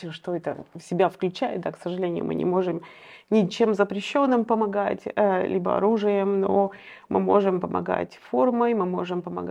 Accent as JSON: {"language": "Russian", "town": "Kharkiv", "region": "Kharkiv Oblast", "country": "Ukraine", "moved": "as an adult", "lives_now": "United States", "said": "Я сама родом из Харькова, но я уже живу в США больше 20 лет."}